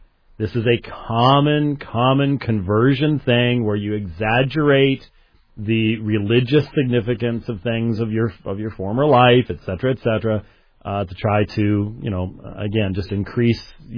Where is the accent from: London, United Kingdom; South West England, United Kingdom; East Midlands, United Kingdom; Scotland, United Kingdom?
Scotland, United Kingdom; That's true, but I communicate that with people, and I'm Scottish.